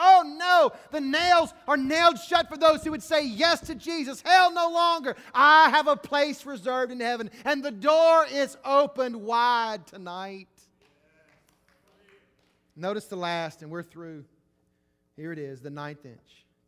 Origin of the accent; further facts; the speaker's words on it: Mississippi, United States; I was from Mississippi. We was in Texas, and I didn't know anything about an alarm system.